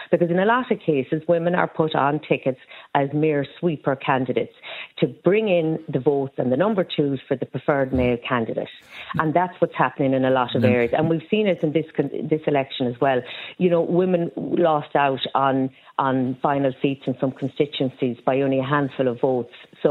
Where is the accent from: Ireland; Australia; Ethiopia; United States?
Ireland; Roscommon, Connacht; I'm from Roscommon